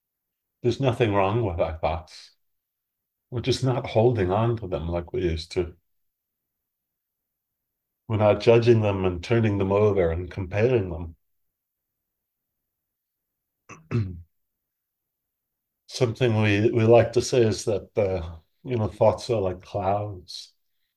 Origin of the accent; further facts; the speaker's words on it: East Coast, United States; I'm from the East Coast. I watch you guys on the West Coast.